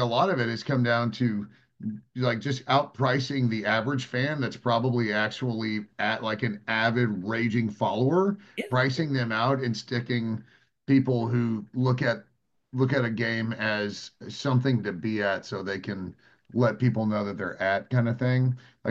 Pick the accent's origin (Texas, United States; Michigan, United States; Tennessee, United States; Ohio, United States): Texas, United States; Houston; Because like growing up in Houston, I loved going to Oilers games, but I was a Cowboys fan.